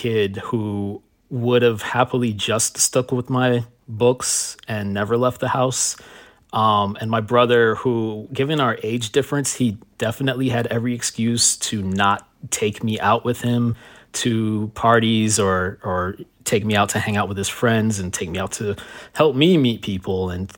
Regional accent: Miami, Florida, United States; born or raised there

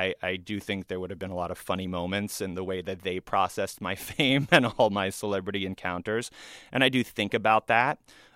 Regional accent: New York, United States; And I rewrote it to be about my experience growing up in a very different part of New York than he did.

